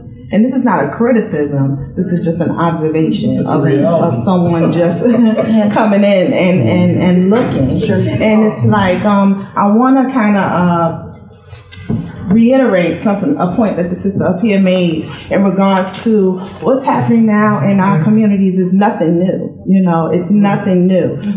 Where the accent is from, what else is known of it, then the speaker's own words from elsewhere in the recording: Richmond, Virginia, United States; I'm from Richmond. I live in Richmond.